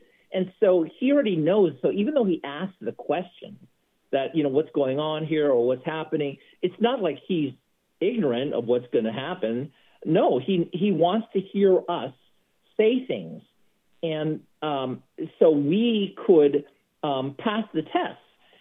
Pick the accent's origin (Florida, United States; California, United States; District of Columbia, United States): California, United States; San Francisco; I grew up in San Francisco.